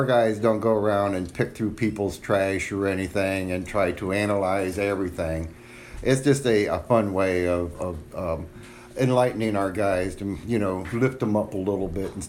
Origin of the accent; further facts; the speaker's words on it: Ohio, United States; This has been a journey since I graduated high school in 1972 in high school in Ohio.